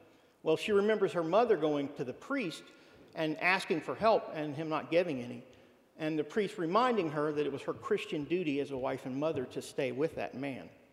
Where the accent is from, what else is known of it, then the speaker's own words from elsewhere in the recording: Louisiana, United States; I was raised in Southwest Louisiana